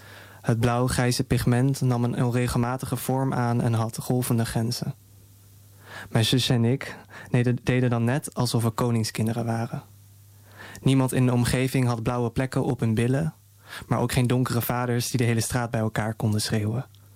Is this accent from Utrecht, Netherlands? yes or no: yes; Zeist, Utrecht, Netherlands; ik ben opgegroeid in Zeist. Hoe is het om, en mijn vader vertelt ook de verhalen over hoe het was voor hem om als een Indisch Molukse gezin als eerste in Zeist te wonen.